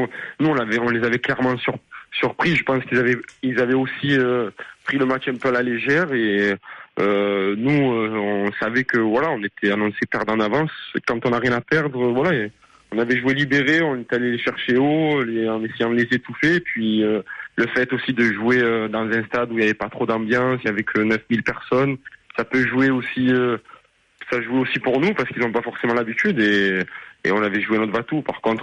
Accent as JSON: {"language": "French", "town": "Marseille", "region": "Provence-Alpes-Côte d'Azur", "country": "France", "tie": "born or raised there", "said": "Mais c'est vrai que je suis marseillais de pure souche, comme on dit."}